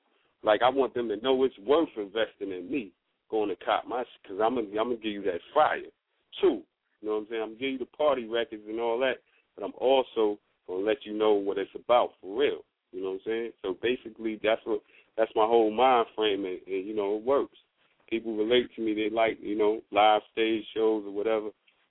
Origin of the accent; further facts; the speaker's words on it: New York, United States; Like, I'm coming from Brooklyn, Bed-Stuy, New York, all my life.